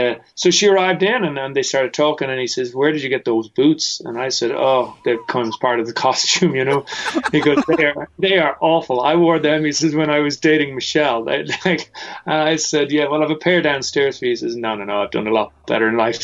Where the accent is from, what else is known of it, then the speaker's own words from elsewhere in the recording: Ireland; And so when you go in as an Irish man and stand in the middle of the garden and belt out the national anthem, they go ballistic.